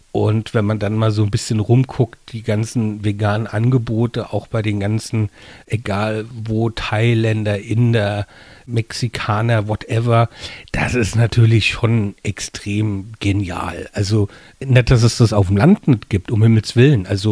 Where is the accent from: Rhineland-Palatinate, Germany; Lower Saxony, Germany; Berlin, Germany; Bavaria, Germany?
Rhineland-Palatinate, Germany; Ich bin ja auch in Mainz zur Schule gegangen und liebe auch die Stadt und sehe mich so gesehen auch als, naja, was heißt als Mainzer, aber als Rheinhesse und habe aber noch nie wirklich direkt in Mainz gewohnt, immer nur drumrum.